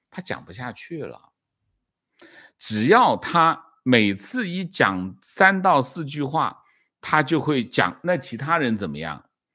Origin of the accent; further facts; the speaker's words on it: China; 我中国人的丛林社会和其他的丛林社会还有些区别。